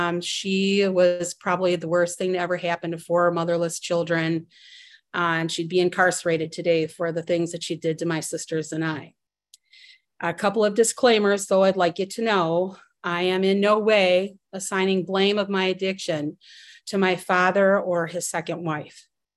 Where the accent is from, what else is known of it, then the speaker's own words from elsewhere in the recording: Cleveland, Ohio, United States; now in Akron, United States; I am from Cleveland, Ohio, currently living in Akron right now.